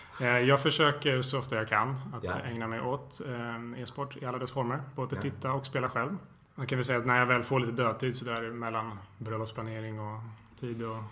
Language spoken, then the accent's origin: Swedish; Stockholm, Stockholm County, Sweden; Jag är 28 år, från Stockholm. Har pluggat civilingenjör inom medieteknik här i Stockholm på KTH.